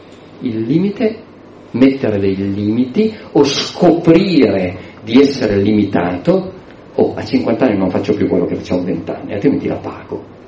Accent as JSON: {"language": "Italian", "town": "Milan", "region": "Lombardy", "country": "Italy", "said": "Non faccio tutto, anche se sono milanese, non faccio tutto io."}